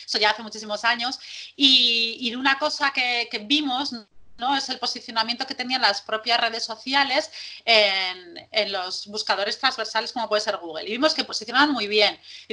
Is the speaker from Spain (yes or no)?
yes; Bilbao, Basque Country, Spain; yo soy de Bilbao, soy del norte de España